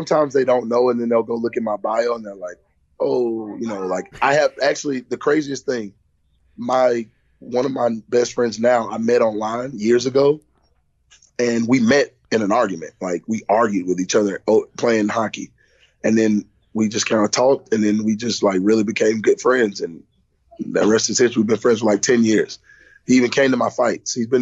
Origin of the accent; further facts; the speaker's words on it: Alabama, United States; Yeah, man. It's Bama. We're from Bama, man.